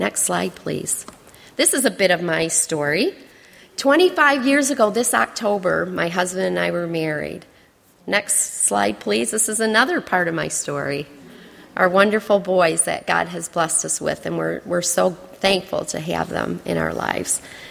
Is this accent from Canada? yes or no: yes; Canada; Okay, so I'm from Canada, so I came from a yellow country.